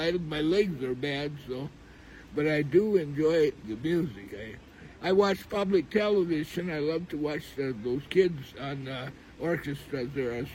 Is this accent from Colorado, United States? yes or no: no; Cumberland, Wisconsin, United States; Well, yes, I grew up in Cumberland, Wisconsin, 50 miles south of here on a farm.